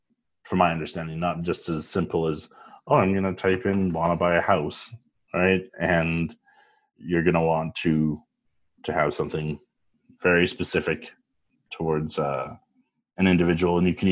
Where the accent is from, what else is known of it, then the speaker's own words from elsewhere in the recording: Edmonton, Alberta, Canada; now in Calgary, Canada; I'm from the bad one, from Edmonton. But you know what? I have the most of my life I've been in Calgary.